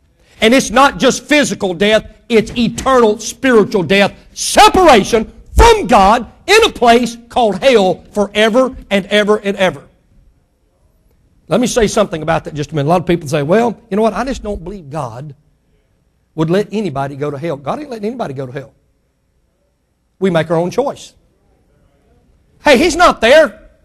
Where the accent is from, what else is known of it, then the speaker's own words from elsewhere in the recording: Jackson, Mississippi, United States; I go to Jackson, Mississippi, my hometown.